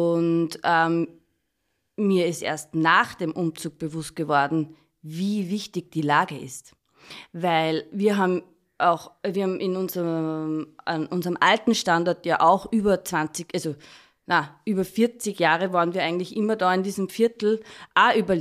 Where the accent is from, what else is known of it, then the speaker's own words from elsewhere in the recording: Upper Austria, Austria; accent: Upper Austrian; Entschuldigt, ich fahre immer wieder Druck in meinen oberösterreichischen Dialekt.